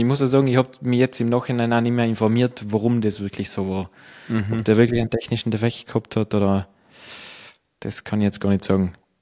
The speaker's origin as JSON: {"language": "German", "town": "Längenfeld", "region": "Tyrol", "country": "Austria", "said": "ich bin aus Längenfeld, also ist mein Ortskollege quasi"}